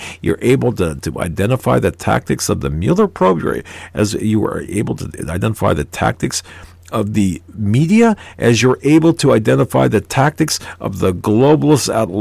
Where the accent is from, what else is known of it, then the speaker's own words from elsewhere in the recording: United States; born there; And I thank God every day I was born in the United States.